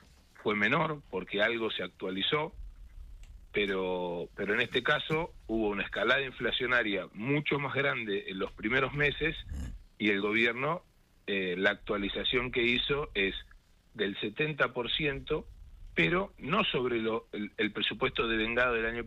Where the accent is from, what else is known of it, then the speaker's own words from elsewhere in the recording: Argentina; lo que tenemos que hacer nosotros como argentinos, como argentinos